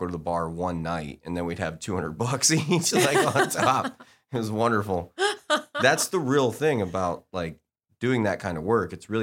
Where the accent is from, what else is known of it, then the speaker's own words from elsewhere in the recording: Chicago, Illinois, United States; I went to college in Denver, and I'm from Chicago.